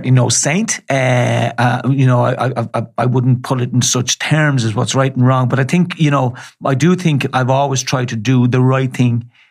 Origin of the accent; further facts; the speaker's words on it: Dublin, Leinster, Ireland; I grew up in the Liberties. In James Street.